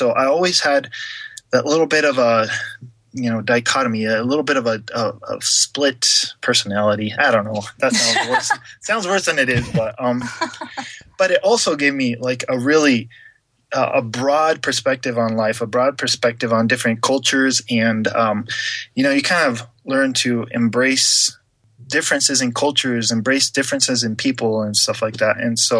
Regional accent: Costa Rica; I grew up in Costa Rica. I lived there for 20 years. My mom is actually a Costa Rican. So my dad is an American and my mom is a Costa Rican. So I'm kind of like a half and half.

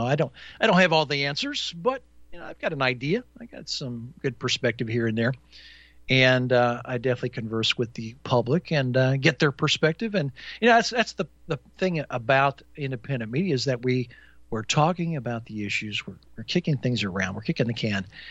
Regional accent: Indiana, United States; Back in Indiana, growing up in Indiana most of my life, we called this an Indian summer

